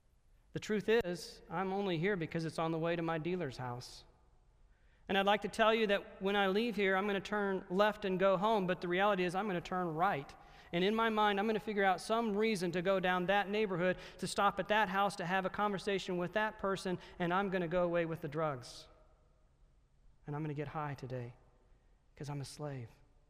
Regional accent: the South, United States; remember I'm from the South

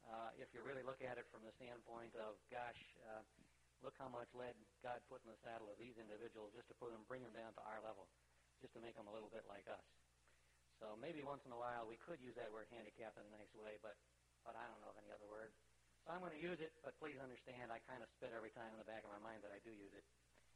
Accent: Nebraska, United States; Now, I grew up out in Nebraska. I think every 25 miles there was a pony track.

